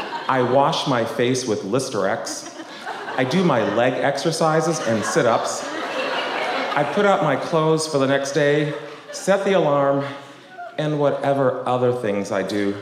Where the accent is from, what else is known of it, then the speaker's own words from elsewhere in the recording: West Roxbury, Massachusetts, United States; I grew up in Boston, in a town called West Roxbury. Middle-class Irish Catholic neighborhood. My family, on the other hand, we were that large, kind of rough around the edges, Italian family.